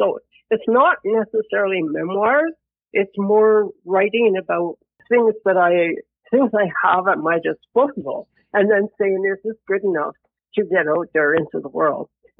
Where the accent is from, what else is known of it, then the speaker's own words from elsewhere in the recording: Quebec, Canada; growing up in Quebec at that time in the 60s.